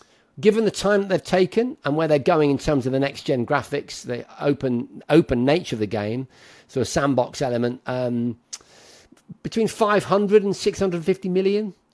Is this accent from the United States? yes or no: no; Lincoln, East Midlands, United Kingdom; I'm from Lincoln, as you probably know, and that's where one of Rockstar's big studios are.